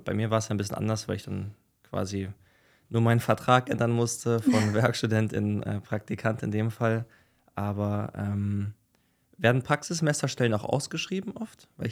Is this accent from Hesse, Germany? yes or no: yes; Kassel, Hesse, Germany; Ich komme ja ursprünglich auch aus Kassel, habe dann da auch Eishockey gespielt